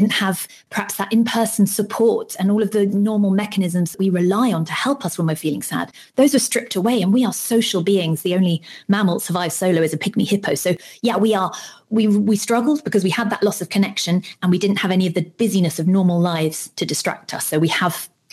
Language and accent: English; United Kingdom; I'm British